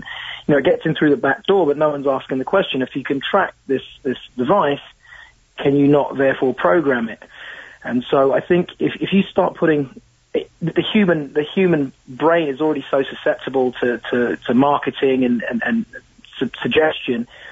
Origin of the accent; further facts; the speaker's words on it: London, United Kingdom; growing up in London, you know, very old society, ghosts come with the territory, right?